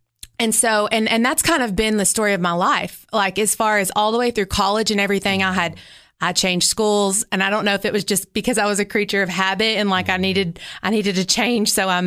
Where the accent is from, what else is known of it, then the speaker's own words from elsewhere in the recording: Baxter, Tennessee, United States; also born or lived in Cookeville; Well, I was born in Cookeville, awesome. But I did grow up in Baxter until I was around eight. So we lived in Baxter